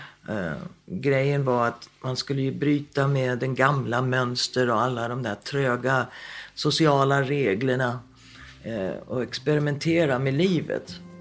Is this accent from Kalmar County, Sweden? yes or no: no; Stockholm, Stockholm County, Sweden; Jag föddes i Sverige, i Stockholm. Bodde i Hässelby med en ensamstående mamma som jobbade väldigt, väldigt hårt.